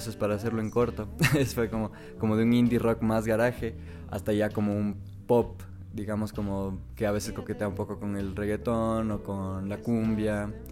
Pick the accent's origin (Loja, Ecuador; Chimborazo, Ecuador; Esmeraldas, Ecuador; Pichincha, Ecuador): Pichincha, Ecuador; Quito; Yo soy de Quito, es una ciudad extremadamente religiosa. Hay iglesias en cada esquina